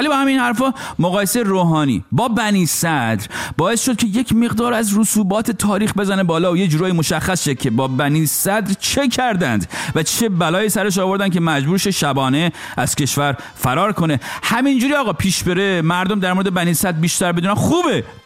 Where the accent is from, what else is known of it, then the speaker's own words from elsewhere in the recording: Rasht, Gilan, Iran; ما یه رابطه رشتی، خب منم اهل رشتم، یه رابطه رشتی تو هم داریم.